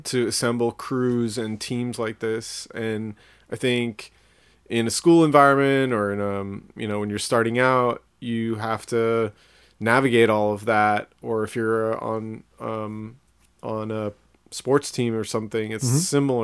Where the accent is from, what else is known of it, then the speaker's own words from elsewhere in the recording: Seattle, Washington, United States; I grew up in Jet City, you know, like an aerospace town